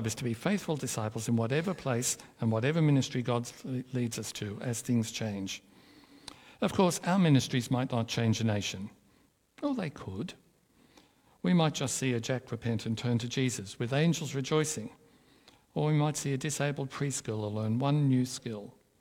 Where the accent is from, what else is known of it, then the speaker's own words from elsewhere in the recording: Sydney, New South Wales, Australia; now in Melbourne, Australia; I mean, for example, I grew up in Sydney and never expected to find myself in Melbourne.